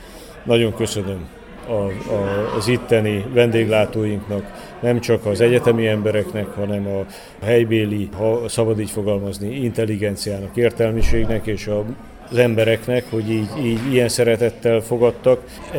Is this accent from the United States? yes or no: no; Sopron, Győr-Moson-Sopron, Hungary; born there; én magam Sopronban születtem, a leghűségesebb város polgáraként